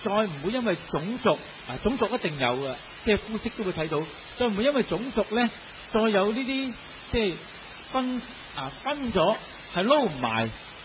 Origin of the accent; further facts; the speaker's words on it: China; 你知道我哋中国人呢